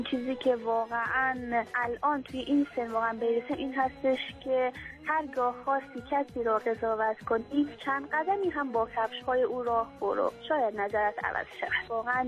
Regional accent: Afghanistan; همه ما انسان هستیم، همه ما افغانستانی هستیم، مال یک کشور هستیم

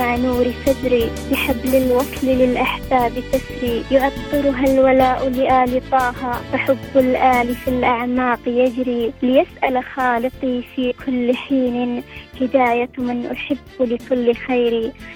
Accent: Saudi Arabia; من السعودية.

